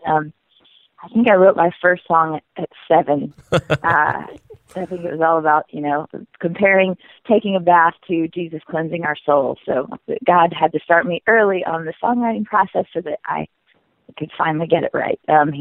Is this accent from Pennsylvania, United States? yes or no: no; Jackson, Mississippi, United States; I grew up in Jackson, Mississippi, so there's lots of R&B influence, gospel, blues.